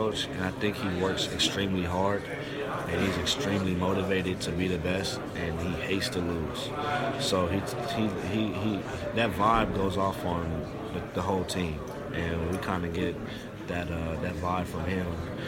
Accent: Long Beach, California, United States; Oh, I'm from Long Beach, California.

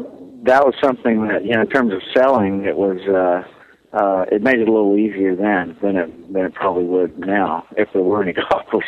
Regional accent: Georgia, United States; But I grew up in South Georgia, and anytime I didn't say Mr. or Mrs., I got my ear clipped pretty hard by my dad.

